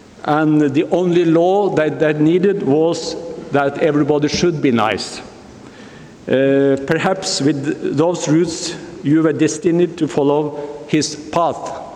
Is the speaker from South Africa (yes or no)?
no; Norway; as you know, I am from Norway.